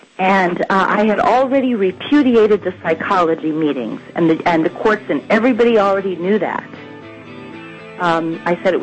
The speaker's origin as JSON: {"language": "English", "country": "United States", "said": "I was very offended that as an American citizen who opposed the war, that I was being lampooned as somebody who was mentally unstable"}